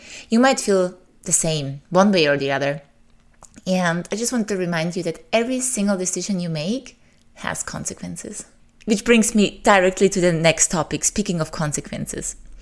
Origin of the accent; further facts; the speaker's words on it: Austria; also born or lived in Serbia; although I was born in Serbia, my parents immigrated very, very early, shortly before the war in Yugoslavia started. So I don't have much memories of Serbia, except that I loved going there for summers. So I consider Austria my home.